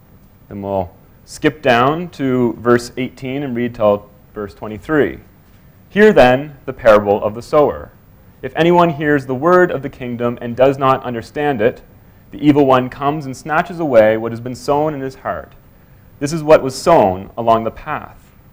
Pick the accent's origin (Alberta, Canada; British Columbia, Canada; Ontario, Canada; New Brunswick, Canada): New Brunswick, Canada; Fredericton; also born or lived in St. John's; So I grew up there in Fredericton, went to an assembly my whole life, and I then did my master's even further out in St. John's.